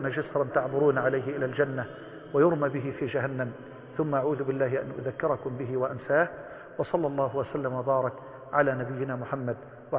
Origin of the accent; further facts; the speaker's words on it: Egypt; يا رب اجعل بلدنا مصر واحة للأمن والأمان